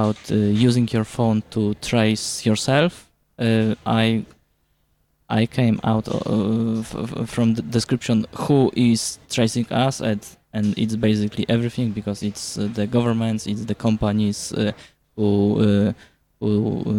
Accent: Poland; I'm from Poland.

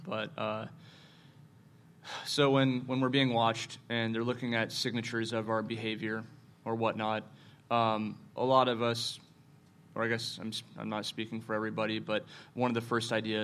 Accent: Arizona, United States; We're from Arizona, and I would like to get out, but that's where we're from.

